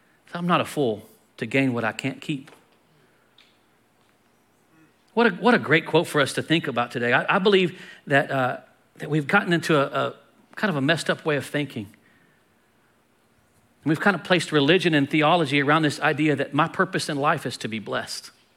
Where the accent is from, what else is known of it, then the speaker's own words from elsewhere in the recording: United States; I'm so thankful that I was born and raised in America.